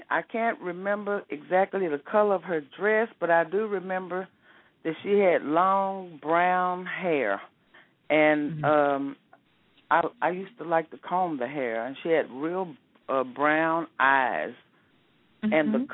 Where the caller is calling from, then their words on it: Dallas, Texas, United States; I'm calling from Dallas, Texas.